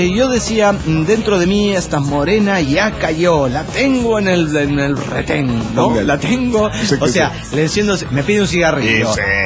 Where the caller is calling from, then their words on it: Orange, California, United States; de Orange, California.